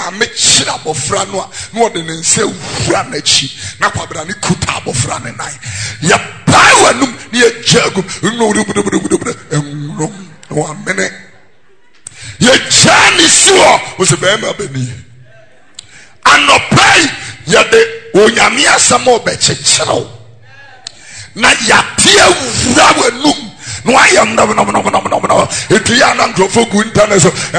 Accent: Abeka, Greater Accra, Ghana; English is a second language; also born or lived in Tesano; I was born here in Tesano. I was born not too far from this church and I grew up in Fadama in Abeka.

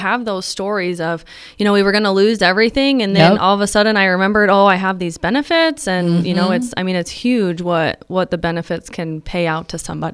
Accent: Fremont, California, United States; So born and raised in Fremont. … which is what a lot of people still call me.

